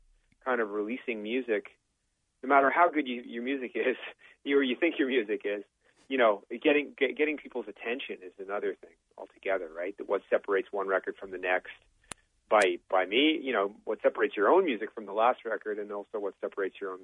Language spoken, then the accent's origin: English; East Coast, Canada; I am all Canadian. Yes. Well, my dad, you know, he immigrated from England.